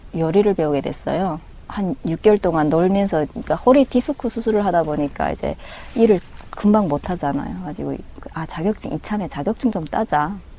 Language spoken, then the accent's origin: Korean; North Korea; now in South Korea; 고향 이북이라 그러니까.